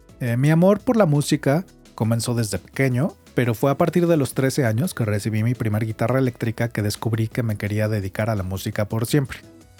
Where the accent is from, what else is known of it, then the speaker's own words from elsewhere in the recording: Mexico; me puse a investigar cuáles eran las escuelas en mi país, México